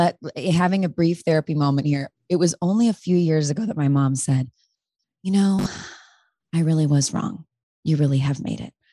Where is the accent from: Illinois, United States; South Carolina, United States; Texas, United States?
Illinois, United States; Chicago; I went to college in Missouri, but I'm from Chicago. So no, pageants was like not a thing where I was from.